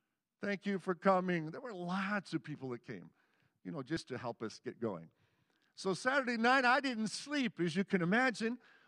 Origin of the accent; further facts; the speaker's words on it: United States; I speak French with an accent. I'm from America. Man, I grew up with race riots.